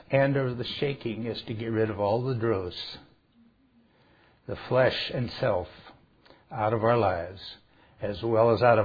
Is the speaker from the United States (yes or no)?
yes; Spokane, Washington, United States; Now when I was a young boy growing up in Spokane, we had some sort of a fair, World's Fair, I think it was, in 1963.